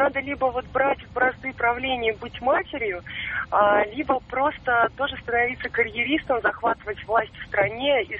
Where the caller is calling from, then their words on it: Moscow, Russia; Я звоню из Москвы